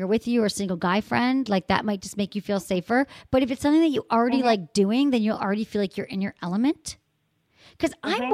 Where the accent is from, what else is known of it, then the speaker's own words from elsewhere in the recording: Michigan, United States; She's 24 from Michigan, my home state, and she's ready to go solo.